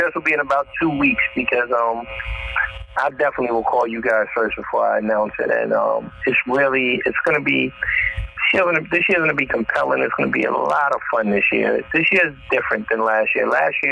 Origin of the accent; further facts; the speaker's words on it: New York, United States; he owns half of New York, and I'm from New York